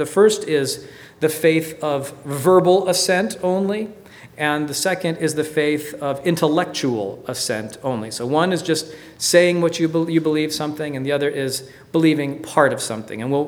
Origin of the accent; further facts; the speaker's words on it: United States; Well, because I'm American.